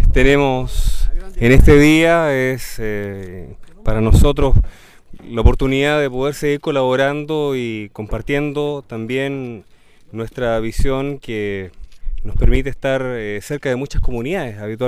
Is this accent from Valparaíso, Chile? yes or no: no; Concepción, Biobío, Chile; yo soy de Concepción